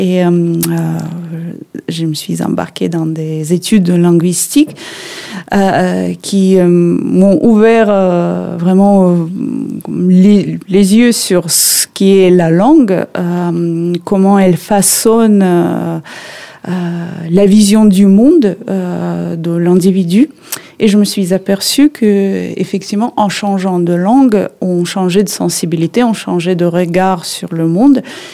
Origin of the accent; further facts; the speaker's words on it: Saint Petersburg, Russia; French is a second language; moved away as an adult; donc je suis née à Leningrad, l'ancien l'URSS. Mmh. Donc j'ai grandi à Saint-Pétersbourg sans vraiment déménager.